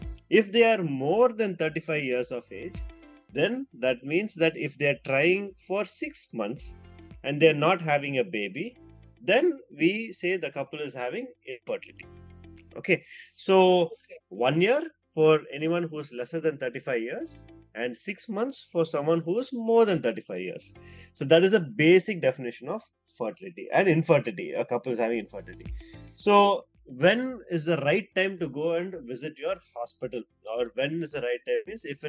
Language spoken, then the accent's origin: English; Tamil Nadu, India; first language Tamil; English is a second language; I'm not very good at Hindi, you know, because me born and brought up in Tamil Nadu, you know, we are not really sensitive towards speaking in Hindi. We only speak in Tamil.